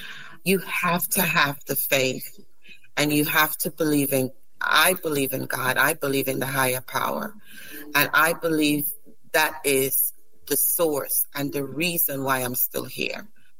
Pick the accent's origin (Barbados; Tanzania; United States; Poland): Barbados; also born or lived in Saint Lucia; Well, I was born in St. Lucia, but raised in Barbados. I still have the culture of St. Lucia and also the culture of Barbados.